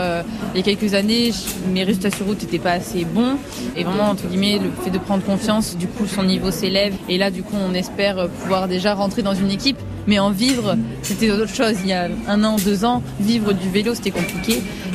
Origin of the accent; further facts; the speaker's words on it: Toulouse, Occitanie, France; 22 ans. Je suis originaire de Toulouse.